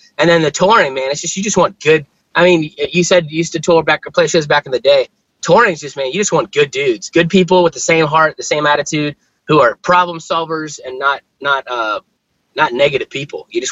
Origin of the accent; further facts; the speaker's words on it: Fredericksburg, Virginia, United States; also born or lived in Charlotte, United States; I'm a pastor at my home church that I grew up at in Fredericksburg, Virginia. I was gone for 11 years. Like I was in college and grad school, and then I lived in Charlotte where the band was full time for 5 years.